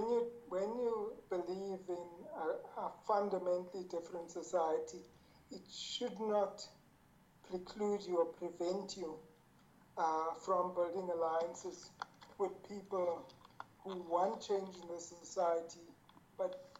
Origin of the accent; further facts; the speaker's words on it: Rietvlei, KwaZulu-Natal, South Africa; born there; So I was born in an area called Rietvlei, which is part of the Amzumkulu district. And I think before the age of three, we traveled to Pietermaritzburg